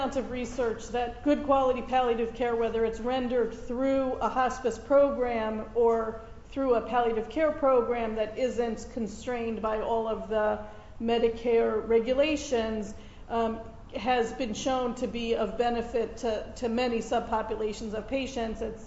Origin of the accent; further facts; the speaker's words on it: Midwest, United States; I'm originally from the Midwest, but I've had opportunities to give advice to people throughout the country